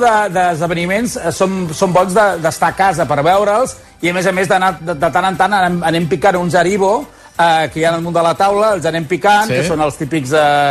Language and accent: Catalan; Nuremberg, Bavaria, Germany; Perquè com jo sóc de Nuremberg i al costat està Múnich